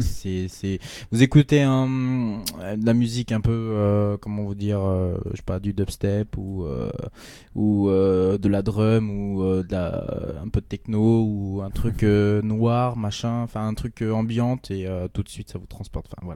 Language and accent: French; France; je suis français quand même.